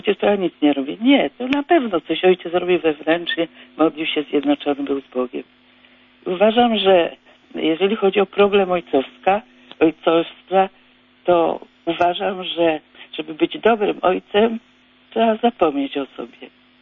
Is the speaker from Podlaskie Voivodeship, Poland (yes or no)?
no; Gniezno, Greater Poland Voivodeship, Poland; Jestem z Gniezna, więc chciałam tu powiedzieć